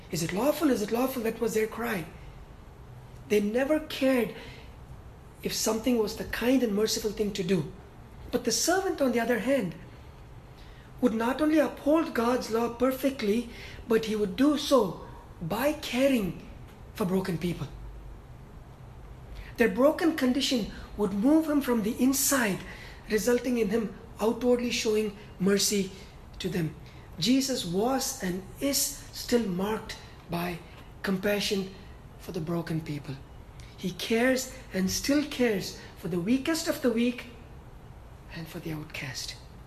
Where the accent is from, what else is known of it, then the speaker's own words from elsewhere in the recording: India; growing up in India, I lost my father at an early age